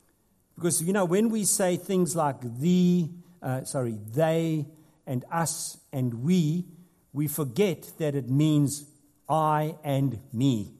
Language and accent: English; South Africa; now in Australia; I'm a South African, which means, well, I'm an Australian South African.